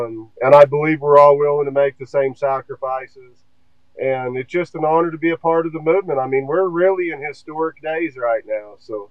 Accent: New Mexico, United States; I'm from New Mexico. I grew up here. My dad's a sawmiller. I grew up logging and sawmilling.

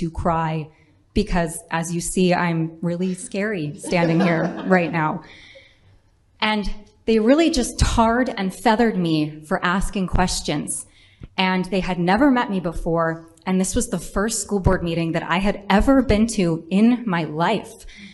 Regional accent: Rhode Island, United States; I am a mother from Rhode Island who was sued by the teachers' union

